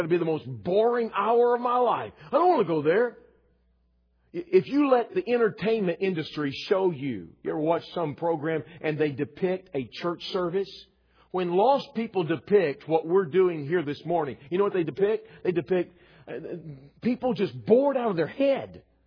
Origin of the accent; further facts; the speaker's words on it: Texas, United States; You see, I'm a Texan by birth. I don't live there anymore. You can take the boy out of Texas. You just can't take the Texas out of the boy.